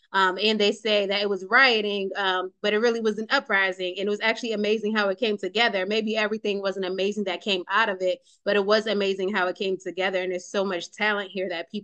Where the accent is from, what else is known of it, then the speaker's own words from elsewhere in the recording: Bronx, New York, United States; also born or lived in Buffalo; because I'm originally from the South Bronx. And then we moved to Buffalo in the latter part of my childhood.